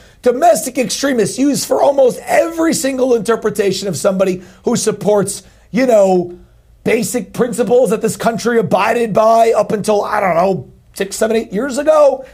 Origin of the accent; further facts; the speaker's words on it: New Jersey, United States; good friend who is really doing amazing work with Moms for Liberty in my home state of New Jersey